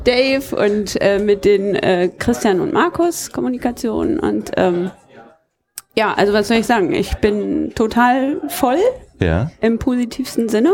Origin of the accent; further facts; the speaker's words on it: Berlin, Germany; Ich bin aus Berlin.